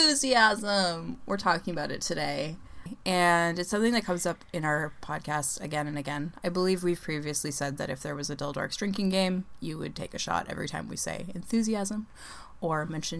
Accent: Canada; But I'm Canadian, so, you know.

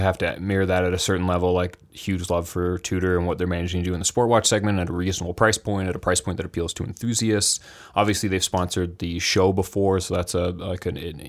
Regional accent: Toronto, Ontario, Canada; now in Vancouver, Canada; I grew up in near Toronto for, you know, people listening, roughly Toronto, and live in Vancouver currently.

